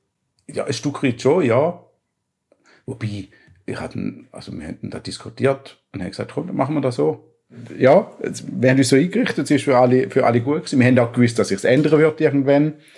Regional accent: Schaffhausen, Switzerland; Projekte in Schaffhausen oder sonst so nationale Alterspolitik, wo ja so meine Heimat ist.

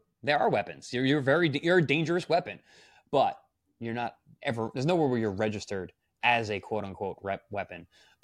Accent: Huntington, New York, United States; I mean, dude, I'm from Huntington. Annoying. Huntington, Long Island.

